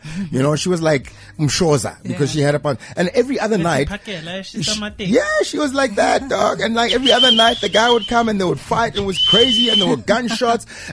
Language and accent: English; Mamelodi, Gauteng, South Africa; also born or lived in Ga-Rankuwa; I grew up in Mamelodi and Kgarankuwa. In the tough streets of Mamelodi and Kgarankuwa